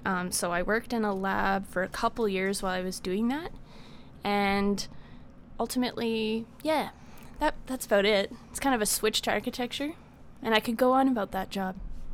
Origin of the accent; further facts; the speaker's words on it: Calgary, Alberta, Canada; I was born and raised here in Calgary, Alberta. So we're a rarity, I think.